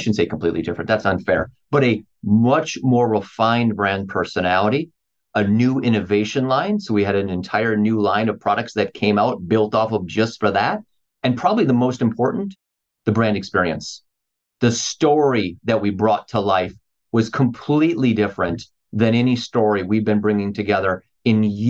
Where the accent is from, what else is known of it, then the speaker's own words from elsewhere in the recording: Wisconsin, United States; So I'm from Wisconsin originally. So we were in the Midwest